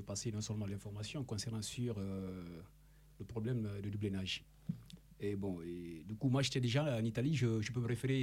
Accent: Guinea; je peux le dire comme ça, parce que je viens, n'est-ce pas, de la francophonie. Voilà, je suis de la Guinée.

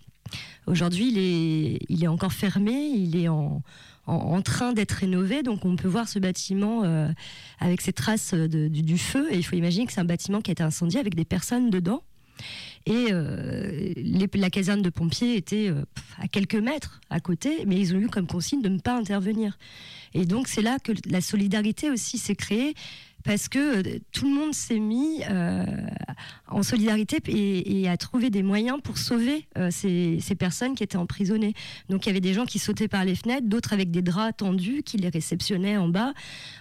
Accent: France; toutes les interrogations que nous on a en tant que Française sur cette révolution que moi je connaissais très très peu

